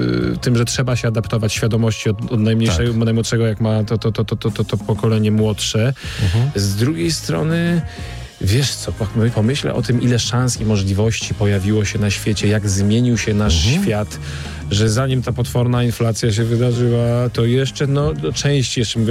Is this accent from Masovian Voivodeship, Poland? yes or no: yes; Warsaw, Masovian Voivodeship, Poland; Jestem warszawiakiem, wiesz